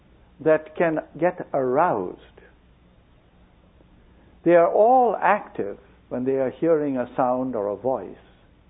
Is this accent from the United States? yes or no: no; India; when I was a kid growing up in India, there were no radios, no televisions.